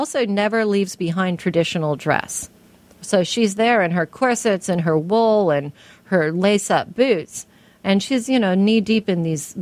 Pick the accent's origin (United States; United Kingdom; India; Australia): Australia; Western Australia; And I grew up in Western Australia. And you feel very isolated when you grow up in Western Australia